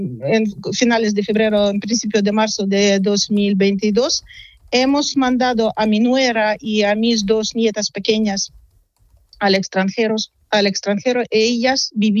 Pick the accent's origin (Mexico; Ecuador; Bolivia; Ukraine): Ukraine; Spanish is a second language; La gente que no va a cambiar su personalidad y decir que sí, somos rusos, a esa gente no nos dejan vivir.